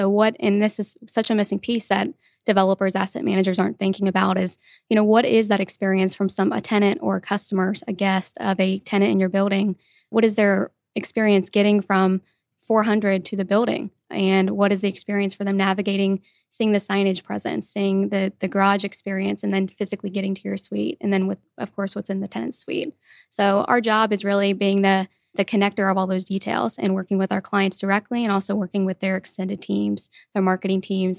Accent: Kentucky, United States; also born or lived in Savannah, United States; now in Atlanta, United States; But I grew up in Northern Kentucky, a very small town.

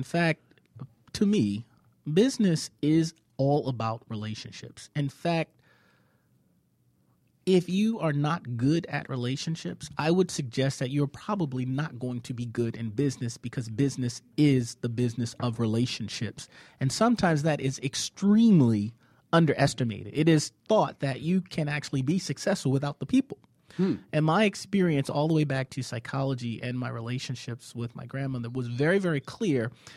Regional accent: Baltimore, Maryland, United States; born there; Well, I was born in Baltimore, Maryland. I sometimes joke that that's right between the wire and the corner, because it's true.

